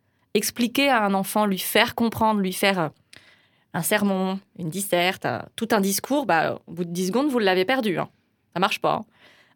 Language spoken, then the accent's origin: French; France; Moi, je suis française, hein. Je suis pas du Canada, donc je connais bien le système français.